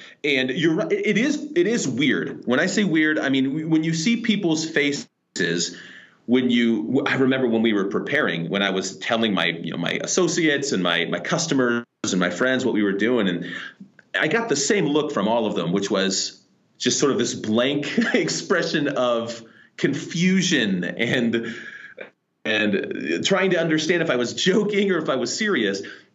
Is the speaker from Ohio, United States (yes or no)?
yes; Columbus, Ohio, United States; My business is here, and we're from Columbus, Ohio. You know, I thought my business is in Columbus.